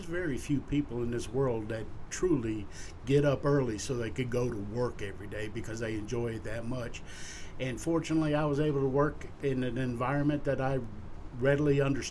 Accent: New England, United States; Well, I grew up in New England, and I was a child of a single mom.

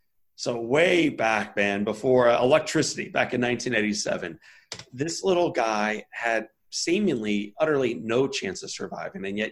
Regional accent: Town and Country, Missouri, United States; We grew up in Town and Country. Right at 270 in Clayton Road, had a golden retriever, had a wonderful upbringing.

